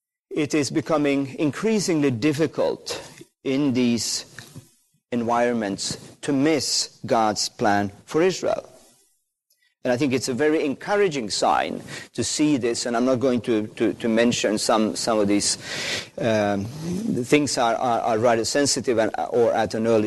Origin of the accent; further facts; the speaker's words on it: Finland; English is a second language; So I told you I'm from Finland.